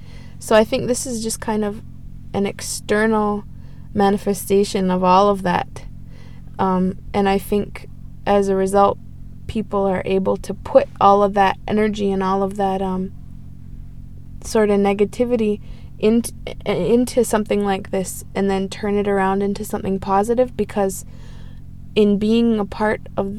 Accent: Six Nations, Ontario, Canada; I'm from Six Nations. I'm Onondaga Beaver Clan.

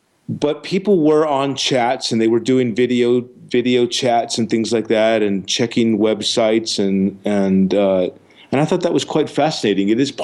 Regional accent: Tucson, Arizona, United States; some of them were actually from my hometown, Tucson.

